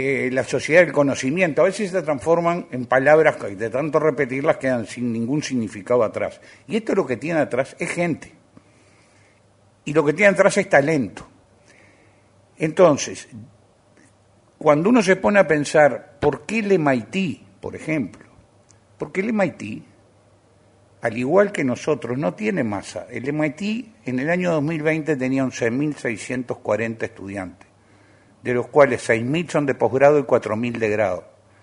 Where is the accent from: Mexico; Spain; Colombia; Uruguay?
Uruguay; yo me siento orgulloso como uruguayo